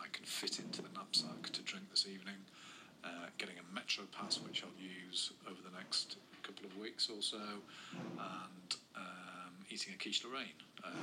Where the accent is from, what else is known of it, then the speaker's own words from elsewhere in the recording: England, United Kingdom; I'm English